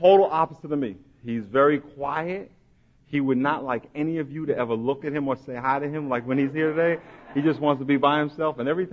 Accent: New York, United States; And I grew up in New York, right outside New York City.

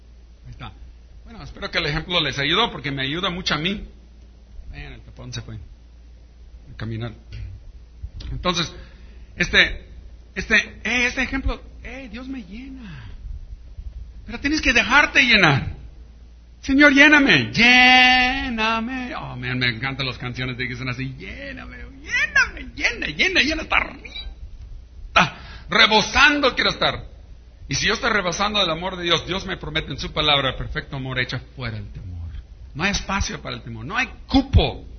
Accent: Chula Vista, California, United States; yo me crié en Estados Unidos, en Chula Vista

